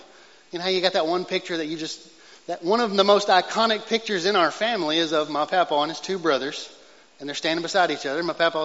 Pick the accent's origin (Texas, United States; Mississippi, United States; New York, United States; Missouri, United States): Texas, United States; So we go back to East Texas this weekend, and driving around my hometown, and apparently I'm getting old enough that memories start to kind of hit different.